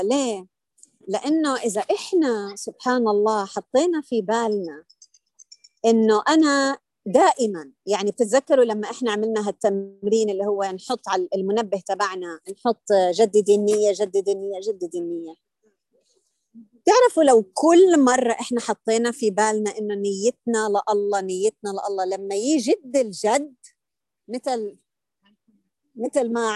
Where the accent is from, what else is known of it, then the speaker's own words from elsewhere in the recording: Palestine; مو عشان أنا فلسطينية بحكي هالحكي